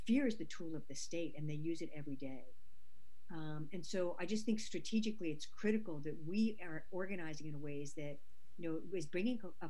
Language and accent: English; New York, United States; also born or lived in Georgia; I was born in Georgia, while I was raised in New York. Coming from the South, you can't escape the legacy of slavery.